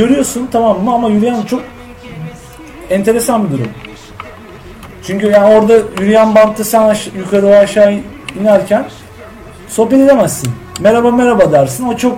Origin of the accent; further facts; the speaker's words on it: Uzunköprü, Edirne, Turkey; Ben Edirne Uzunköprülüyüm.